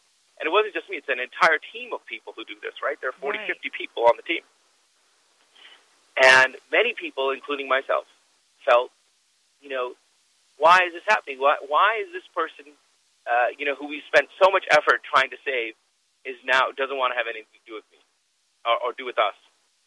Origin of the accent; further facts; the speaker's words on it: Midwest, United States; but I had never known anybody personally where I grew up in the Midwest.